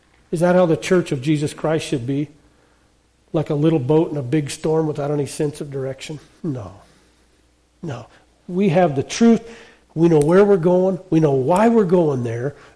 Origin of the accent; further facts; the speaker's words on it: Wyoming, United States; I grew up in Wyoming. I visited a week ago. I took my daughter down to school. My hometown. I love that town.